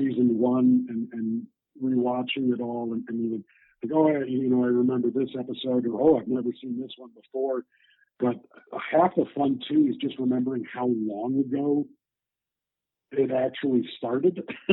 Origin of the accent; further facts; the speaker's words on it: Canada; because like as a Canadian, they wouldn't accept my driver's license at most dispensaries.